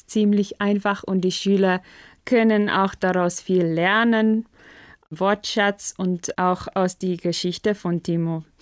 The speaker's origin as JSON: {"language": "German", "country": "South Africa", "first_language": "Afrikaans", "second_language": "German", "said": "Ich liebe Deutsch einfach, weil es meine Muttersprache sehr nah ist. Afrikaans kommt so ein bisschen aus Deutsch."}